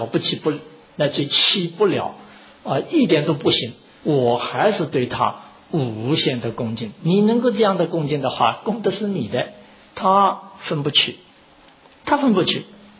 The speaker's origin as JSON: {"language": "Chinese", "country": "China", "said": "我们中国人有一句话，百善孝为先啊"}